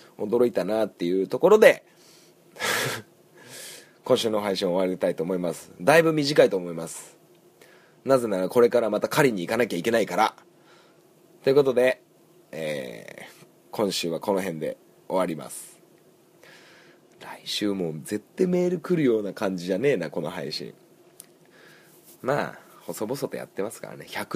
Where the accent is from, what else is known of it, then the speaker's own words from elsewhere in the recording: Sanjo, Niigata, Japan; あの地元の新潟県三条市のね